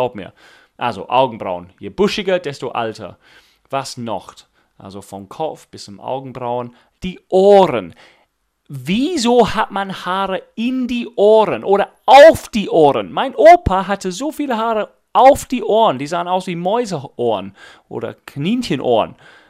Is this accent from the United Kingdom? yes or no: yes; England, United Kingdom; German is a second language; Aber ich bin Engländer, das ist mir normal.